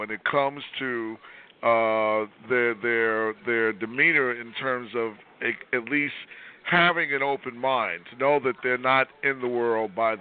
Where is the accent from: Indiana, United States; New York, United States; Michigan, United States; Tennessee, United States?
New York, United States; Brooklyn; And I grew up in Brooklyn.